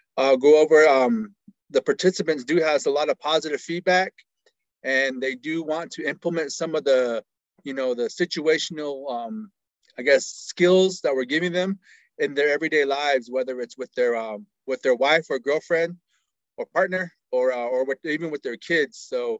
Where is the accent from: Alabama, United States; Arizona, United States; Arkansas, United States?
Arizona, United States; Tuba City; It's just good to come back home because I'm from Tuba City. I went to school, you know, here from the elementary all the way through high school.